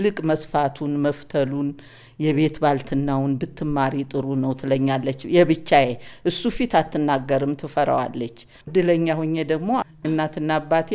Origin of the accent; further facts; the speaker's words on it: Kutaber, Amhara, Ethiopia; born there; የተወለድኩት ኩታበር ወረዳም ይባላል አካባቢ ነው።